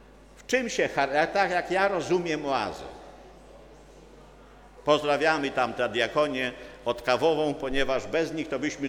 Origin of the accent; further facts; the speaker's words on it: Masovian Voivodeship, Poland; Pochodzę w ogóle z diecezji płockiej